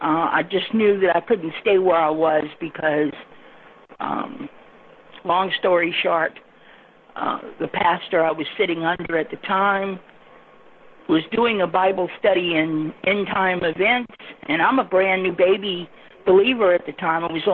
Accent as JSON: {"language": "English", "region": "Louisiana", "country": "United States", "said": "Louisiana."}